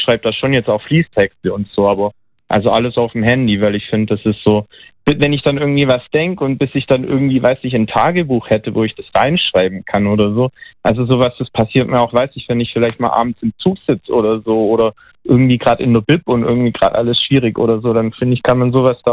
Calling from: Mannheim, Baden-Württemberg, Germany; Hallo, ich bin aus Mannheim.

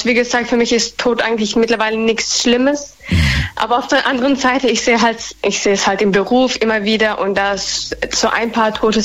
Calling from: Baden-Baden, Baden-Württemberg, Germany; Ich komme aus Baden-Baden.

